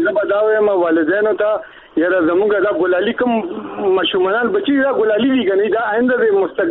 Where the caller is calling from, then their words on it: Khyber Pakhtunkhwa, Pakistan; رورا د خیبر پختونخوا د تحصیل بفری